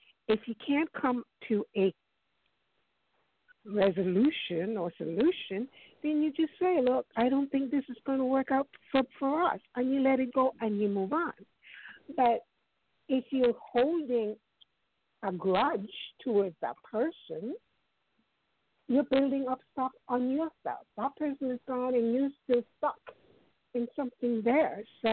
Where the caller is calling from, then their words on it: New York, United States; I'm calling from New York.